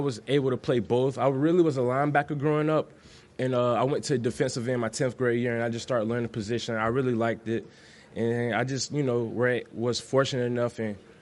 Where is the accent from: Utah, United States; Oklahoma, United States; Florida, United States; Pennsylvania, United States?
Florida, United States; St. Petersburg